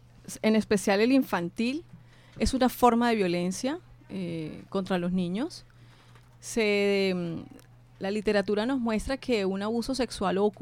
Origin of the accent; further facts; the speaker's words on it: Barranquilla, Atlántico, Colombia; Soy psicóloga desde hace 20 años y soy barranquillera.